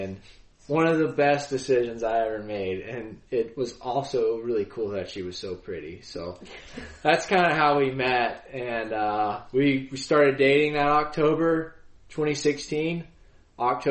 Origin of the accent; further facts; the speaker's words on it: Arkansas, United States; I'm 27. I'm from Arkansas, if you couldn't tell.